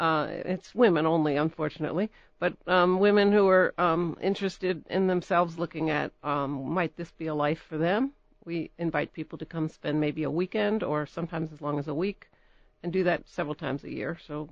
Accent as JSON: {"language": "English", "region": "Pennsylvania", "country": "United States", "said": "Originally from Pennsylvania."}